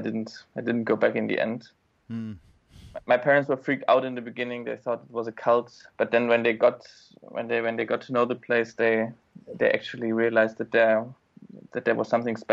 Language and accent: English; Germany; I grew up in Germany.